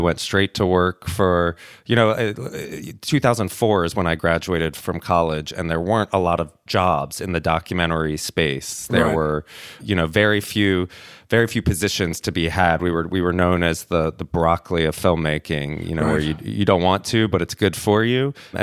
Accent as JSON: {"language": "English", "region": "Georgia", "country": "United States", "tie": "born or raised there", "said": "In Georgia, outside of Atlanta."}